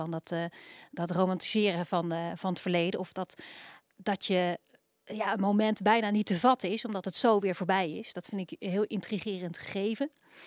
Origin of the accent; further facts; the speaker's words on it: Utrecht, Netherlands; now in Rotterdam, Netherlands; ja, ik kwam uit de buurt van Utrecht